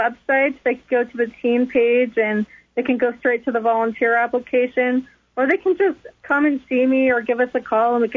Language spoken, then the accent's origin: English; Tucson, Arizona, United States; now in New York, United States; Yes, I'm from Tucson, Arizona.